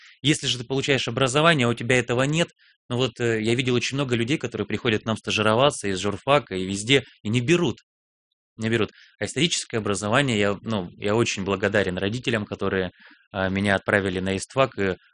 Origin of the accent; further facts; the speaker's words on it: Murmansk Oblast, Russia; born there; moved away; И образование я приехал получать в Карелию из Мурманской области. Родился я в Мурманской области за полярным кругом.